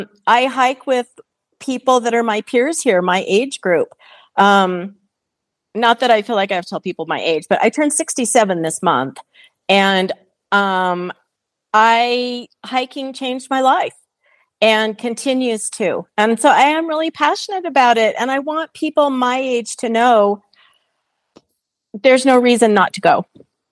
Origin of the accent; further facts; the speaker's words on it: Utah, United States; it's just because you're in Wyoming and I'm from Utah, where we both have beautiful mountains.